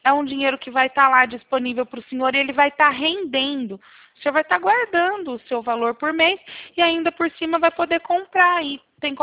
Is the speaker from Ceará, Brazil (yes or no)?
no; Bebedouro, São Paulo, Brazil; aqui em Bebedouro, eu sou de Bebedouro.